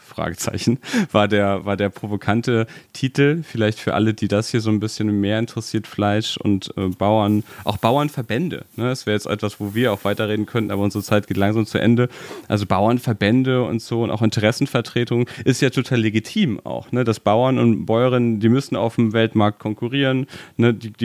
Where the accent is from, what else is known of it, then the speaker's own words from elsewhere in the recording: Spain; Also ich bin in Spanien zum Teil aufgewachsen, habe eine sehr, sehr starke Spanienbindung